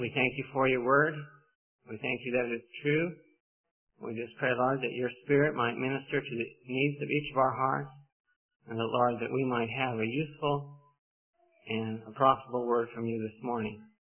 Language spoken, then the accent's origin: English; Denver, Colorado, United States; I grew up in Denver.